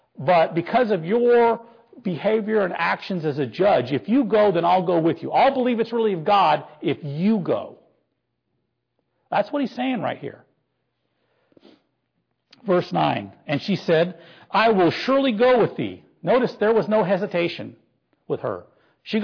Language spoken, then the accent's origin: English; North Dakota, United States; Now, I grew up in North Dakota. I kind of like all four seasons